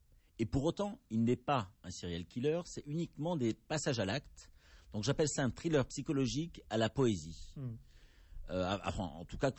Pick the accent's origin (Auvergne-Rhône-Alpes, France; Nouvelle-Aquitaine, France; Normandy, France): Nouvelle-Aquitaine, France; Bordeaux; Je suis bordelais.